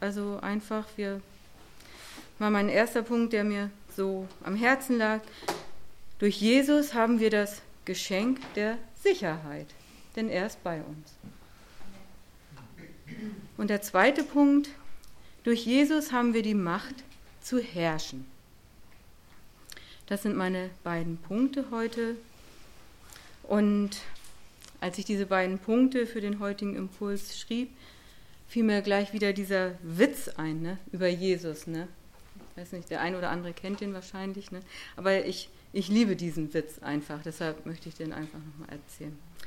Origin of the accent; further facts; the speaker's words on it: Lower Saxony, Germany; Wir kommen ja aus der Heide, deshalb ist mir auch diese ganze Schafwelt ja so vertraut, ne?